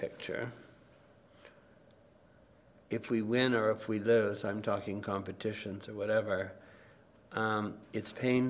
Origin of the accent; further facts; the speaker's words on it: Baie-D'Urfé, Quebec, Canada; I said I'm suburban from Montreal, Baie d'Urfey.